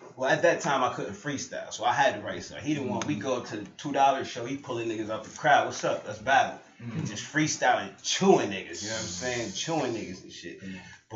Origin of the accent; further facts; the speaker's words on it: New York, United States; I grew up on Delavan in Wyoming, okay. So you know ECMC right there, so I'm hearing the fucking medical helicopter.